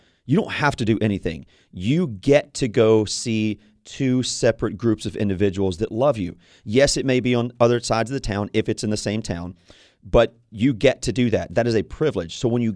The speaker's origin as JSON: {"language": "English", "region": "Louisiana", "country": "United States", "said": "Like in my family, I'm from Louisiana, right?"}